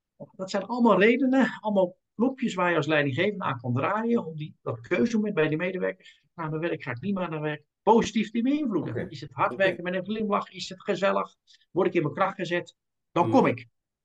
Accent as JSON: {"language": "Dutch", "town": "Rotterdam", "region": "South Holland", "country": "Netherlands", "tie": "born or raised there", "said": "geboren en getogen in Rotterdam. Ik woon er ook nog steeds."}